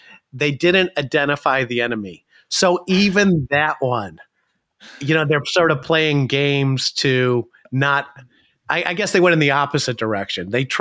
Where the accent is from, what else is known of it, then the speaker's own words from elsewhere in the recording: Atlanta, Georgia, United States; We come from the Atlanta region where it has been sort of unique in terms of the Atlanta United bringing in, you know, 50,000 plus audiences on a regular basis